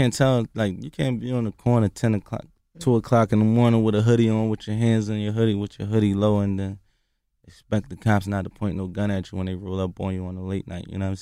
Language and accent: English; Philadelphia, Pennsylvania, United States; I ain't from New York. I'm from Philly.